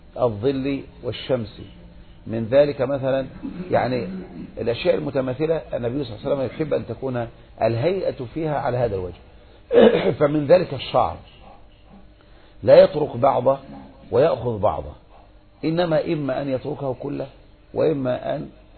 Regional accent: Egypt; مثل الآن انتشر جدا بعد الثورة عندنا في مصر

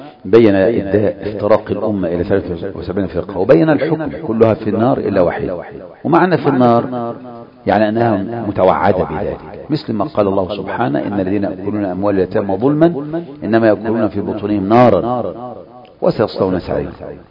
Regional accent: Egypt; تفكر المناهج هذه عندنا في مصر يا أخوان

